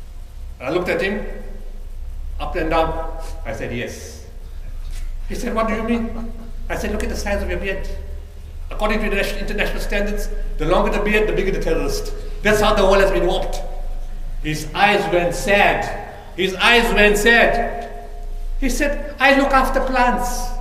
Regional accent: South Africa; Who are you? Where are you from? South Africa. South Africa? You coming from that side all the way to here?

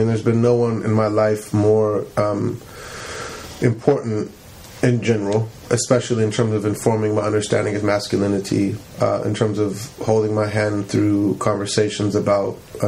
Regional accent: Campbell, California, United States; we grew up in Campbell, we didn't grow up in the hood

